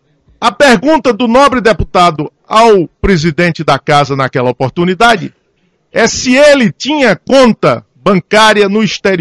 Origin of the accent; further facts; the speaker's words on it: Pedra de Fogo, Paraíba, Brazil; also born or lived in João Pessoa; lá na Paraíba, na minha terra, em Pedra de Fogo. E depois em João Pessoa, onde fui estudar.